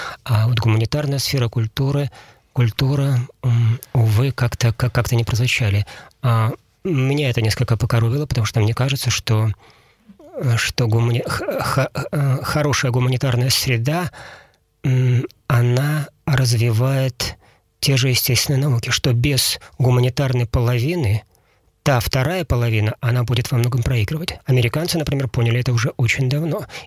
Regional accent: Perm, Perm Krai, Russia; И я надеюсь, что он будет вот помнить, что мы с ним люди одной крови, что мы из Перми.

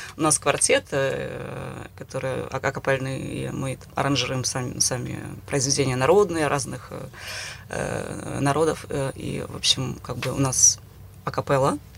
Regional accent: Ukraine; Я из Украины.

